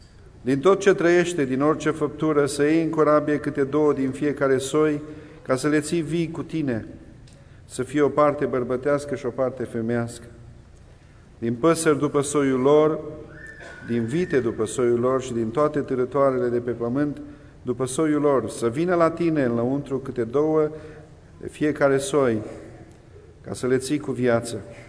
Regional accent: Romania; în țara și în societatea în care noi am crescut ca români

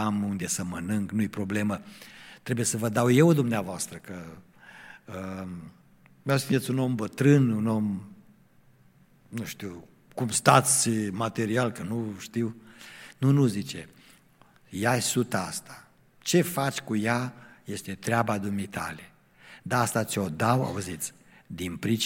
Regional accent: Cluj-Napoca, Cluj County, Romania; m-am dus în biserica în care am crescut, în Cluj, în mănăștur

